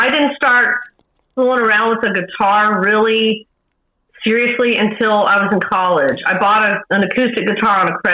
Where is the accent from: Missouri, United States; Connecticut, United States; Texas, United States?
Texas, United States; Plano; also born or lived in Georgia / Dallas; I was born in Georgia, but immediately moved to Dallas, you know, as a young child. Maybe I was 3. And then I grew up in Plano, Texas, which is just north of Dallas.